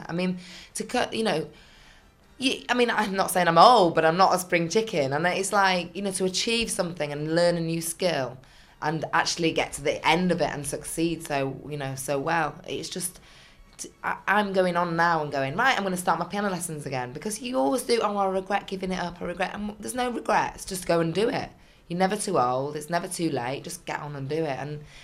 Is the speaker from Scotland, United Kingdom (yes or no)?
no; Leeds, Yorkshire and the Humber, United Kingdom; obviously filming in my hometown Leeds, which is lovely because I get to see my kids every night.